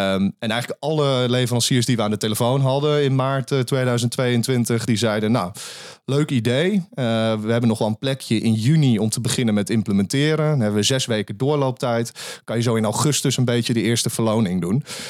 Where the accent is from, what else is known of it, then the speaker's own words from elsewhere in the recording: Netherlands; ik ben in Nederland geboren en een liefdevolle opvoeding gehad en hier kunnen studeren.